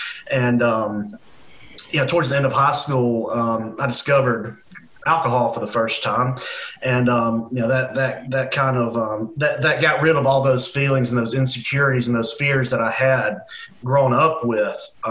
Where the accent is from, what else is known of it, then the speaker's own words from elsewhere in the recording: Center, Alabama, United States; I'm from Center, Alabama, which is about 30 miles north of Gadsden, little town where if you blink as you drive through, you'll miss it.